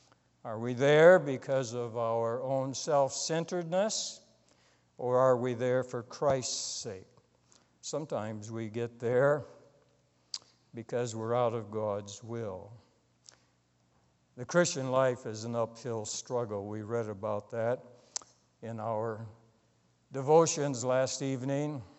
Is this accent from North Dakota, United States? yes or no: no; Allegan, Michigan, United States; Growing up in Allegan, every boy's dream were going to be a Detroit Tiger.